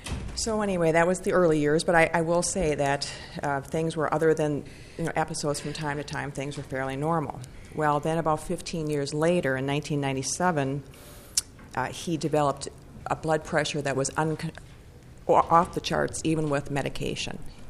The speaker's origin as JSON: {"language": "English", "town": "Burnsville", "region": "Minnesota", "country": "United States", "said": "I'm from Burnsville, and I'm nervous again today."}